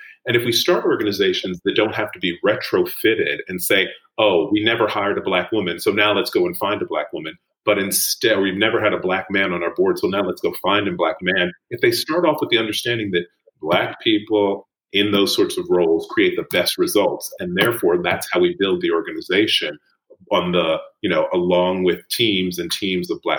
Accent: Alabama, United States; born there; I was born in the Deep South. I was born in the state of Alabama. I was born on a Black college campus.

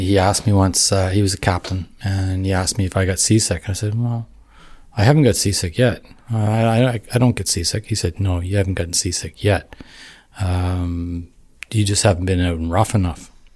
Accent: Pictou, Nova Scotia, Canada; I'm originally from Pictou

